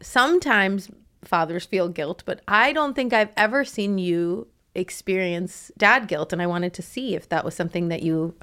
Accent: Canada; I'm Canadian.

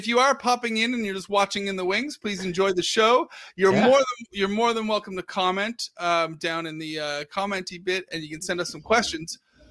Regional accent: Canada; also born or lived in United Kingdom; now in United States; I'm originally from Canada, and some people think I'm from Britain because I stayed there for a long time in my life.

